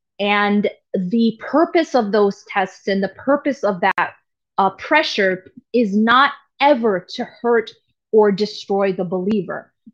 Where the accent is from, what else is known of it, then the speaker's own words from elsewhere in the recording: Wisconsin, United States; I'm actually not home, but I'm in my hometown. So it's close enough. I'm actually in Wisconsin where my mother lives.